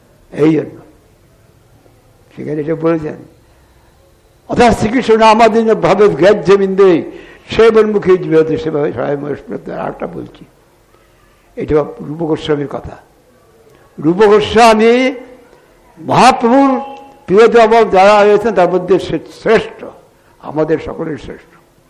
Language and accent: Bangla; India; born there; এটা সাধারণ জায়গা নয়, ভারতবর্ষ, এটা ভারতবর্ষ, ভারতবর্ষতে যেটা রয়েছে সেটা অন্যত্র নাই। সেই জন্য আমাদের সৌভাগ্য যেখানে আমাদের জন্ম হয়েছে